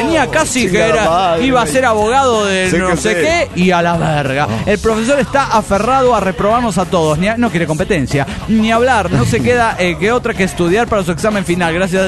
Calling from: Tórnola, Jalisco, Mexico; de Tórnola, Jalisco, México.

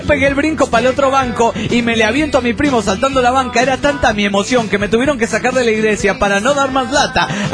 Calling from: Mexico City, Mexico; del DF mexicano.

